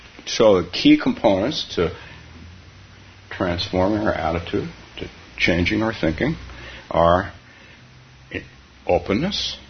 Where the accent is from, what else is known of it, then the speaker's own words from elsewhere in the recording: California, United States; So I was a kid growing up in California. My mother taught us to plant our avocado seeds in the house